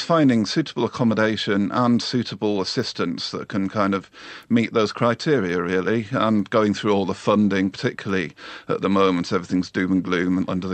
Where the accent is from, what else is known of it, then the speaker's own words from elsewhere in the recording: Oldham, North West England, United Kingdom; I'm from Oldham originally, which has got a very high Asian population